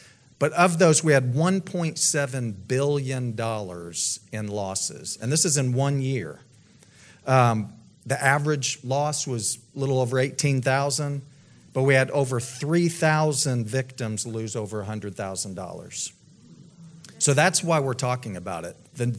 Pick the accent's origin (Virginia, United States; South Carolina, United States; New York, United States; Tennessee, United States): Tennessee, United States; Because I was raised essentially in Tennessee. I went to the University of Tennessee. Moved here.